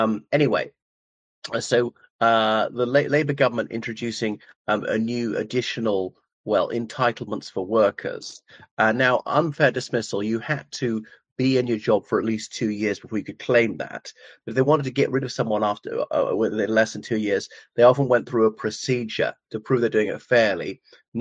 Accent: Ireland; from Ireland.

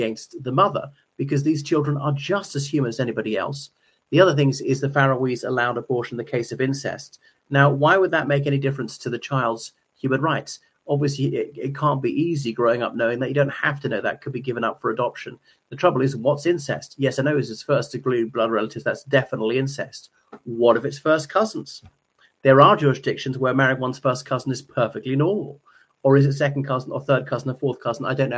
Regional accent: Ireland; from Ireland.

